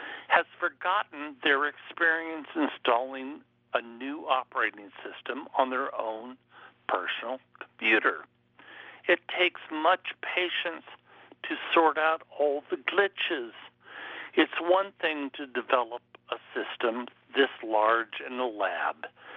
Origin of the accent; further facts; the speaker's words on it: Chichester, New York, United States; I'm from Chichester, New York.